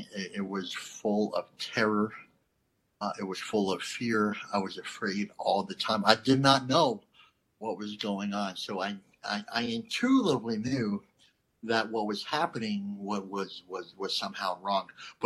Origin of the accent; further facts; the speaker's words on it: Saskatchewan, Canada; Sotichot, Fishing Lake First Nation, Saskatchewan, Canada, Treaty 4 Territory, Anishinaabe